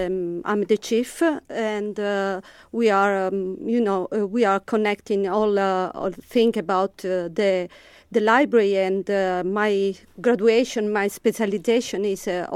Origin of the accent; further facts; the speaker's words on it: Catania, Sicily, Italy; English is a second language; I come from Catania. I work for University of Catania.